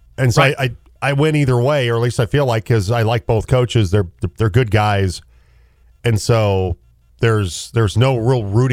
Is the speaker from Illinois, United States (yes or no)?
yes; Illinois, United States; I'm from Illinois, so I'm going to root for Wabash Valley